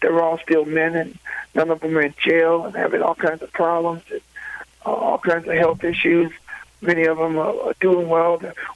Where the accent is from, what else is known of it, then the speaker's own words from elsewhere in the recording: New Orleans, Louisiana, United States; You know, I'm from New Orleans, so from that area.